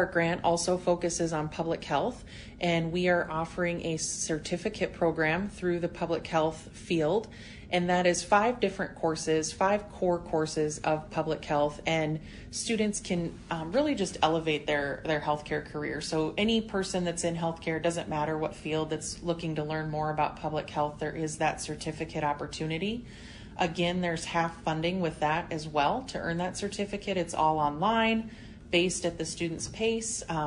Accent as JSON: {"language": "English", "town": "Miller", "region": "South Dakota", "country": "United States", "tie": "born or raised there", "said": "I'm originally from Miller, South Dakota. Grew up there."}